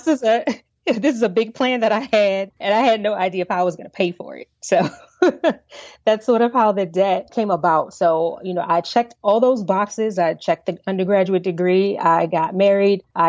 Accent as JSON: {"language": "English", "town": "Baltimore", "region": "Maryland", "country": "United States", "tie": "born or raised there", "said": "So for me, I grew up in Baltimore, Maryland, Baltimore City, and my parents were actually teenage parents."}